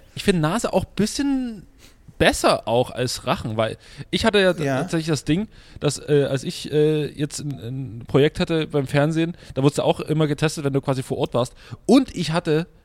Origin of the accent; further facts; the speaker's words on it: East Germany, Germany; als Ossi finde ich einfach so Sowjetsachen finde ich einfach geil.